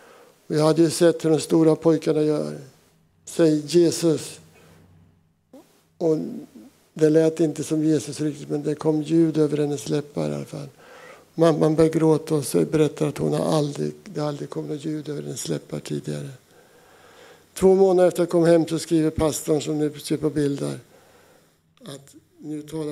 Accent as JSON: {"language": "Swedish", "region": "Södermanland", "country": "Sweden", "tie": "born or raised there", "said": "Jag är uppväxt i Sörmland, så jag har varit och sjungit i kyrkan."}